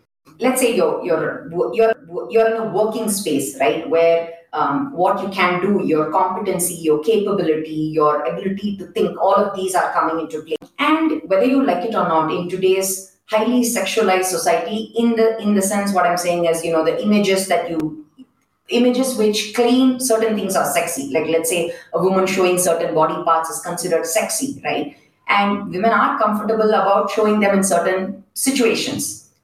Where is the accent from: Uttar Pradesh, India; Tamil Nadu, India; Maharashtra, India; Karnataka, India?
Tamil Nadu, India; Chennai; I could not take the public transport growing up in Chennai in pants.